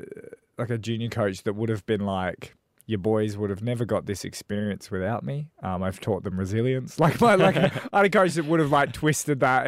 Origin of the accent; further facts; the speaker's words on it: Darwin, Northern Territory, Australia; also born or lived in Perth; because I was born in Perth to the age of 4, and then straight to the age of 4. They were like, quick, catch up. And we drove to Darwin to live in Darwin.